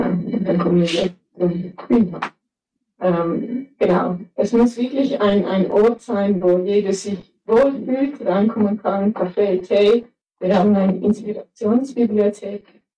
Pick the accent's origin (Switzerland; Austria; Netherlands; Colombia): Netherlands; German is a second language; ich komme ursprünglich aus den Niederlanden.